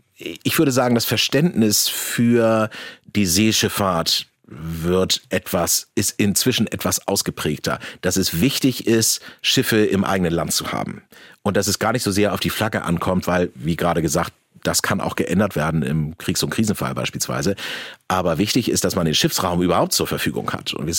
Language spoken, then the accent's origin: German; Hamburg, Germany; Also da spreche ich jetzt mal als Hamburger.